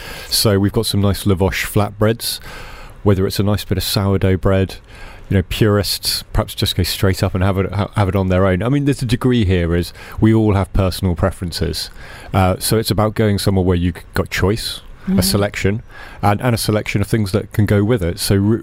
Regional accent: England, United Kingdom; I'm an Englishman

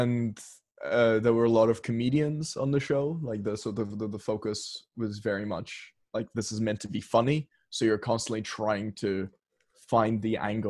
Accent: Perth, Western Australia, Australia; now in Sydney, Australia; I just moved to Sydney. I'm originally from Perth

